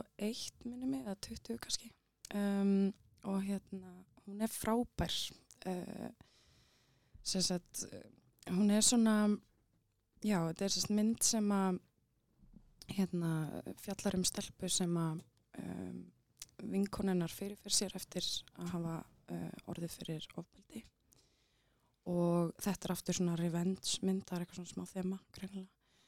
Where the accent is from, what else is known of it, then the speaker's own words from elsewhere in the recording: Álftanes, Capital Region, Iceland; ólst upp á Altanis en við fórum í það sem hét Bessin.